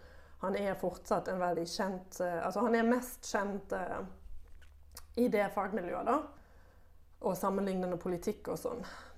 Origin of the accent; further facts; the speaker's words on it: Germany; Norwegian is a second language; now in Norway; Som tysker, jeg kom her, jeg skjønte ingenting. Hvorfor krangler de om nynorsk?